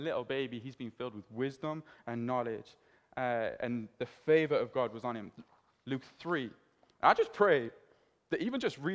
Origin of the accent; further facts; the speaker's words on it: Cardiff, Wales, United Kingdom; Now growing up in Fairwater, like, I understood this. I understood the power of word spreading easily.